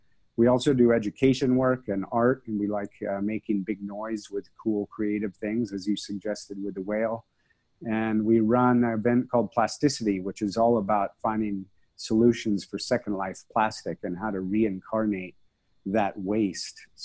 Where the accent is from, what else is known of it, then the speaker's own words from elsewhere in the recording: California, United States; now in Hong Kong; So I'm from California, but I've worked in Asia over 25 years.